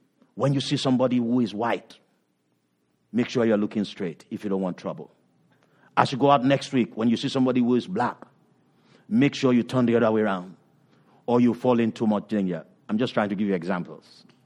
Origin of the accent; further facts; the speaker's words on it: Nigeria; also born or lived in Ghana; In my little life growing up in Nigeria, and then also in Ghana and some part